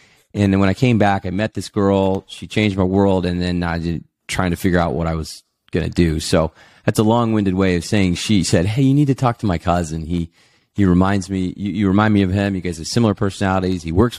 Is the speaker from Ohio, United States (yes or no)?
no; Dallas, Texas, United States; born and raised in Dallas, Texas.